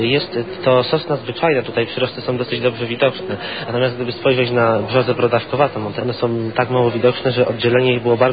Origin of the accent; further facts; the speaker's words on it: Dąbrowa Górnicza, Silesian Voivodeship, Poland; jestem z Dąbrowy Górniczej, chodzę do pierwszego liceum, do klasy maturalnej.